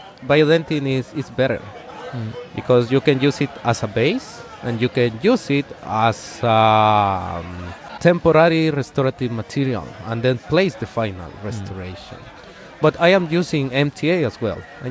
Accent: Guatemala; the first office that I opened was in my hometown. It's a small town in Guatemala

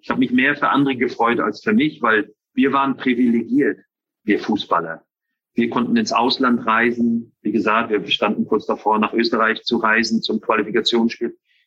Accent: Northern Germany, Germany; Na, ich bin ja Norddeutscher.

